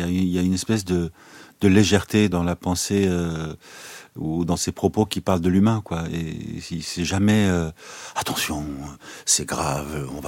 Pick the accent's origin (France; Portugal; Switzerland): France; Et ça, je le comprends en tant qu'Arménien, et je le comprends en tant que Français